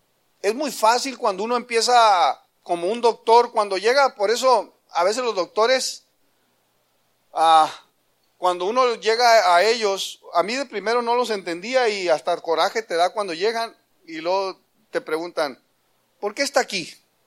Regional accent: Baja California, Mexico; Vete de donde yo soy, de la Baja California.

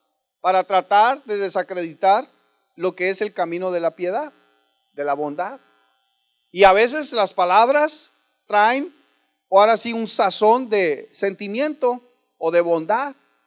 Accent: Mexico; Si alguien de nosotros tiene el espíritu de mamitis en el mundo, somos los mexicanos.

